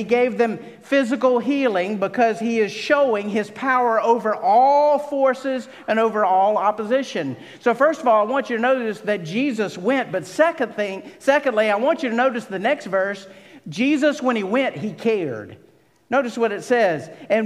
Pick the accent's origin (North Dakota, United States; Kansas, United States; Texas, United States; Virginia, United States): Virginia, United States; Altavista; I grew up in the South, a little town called Alta Vista. And in the South, when we want to refer to everyone, we say, "all y'all."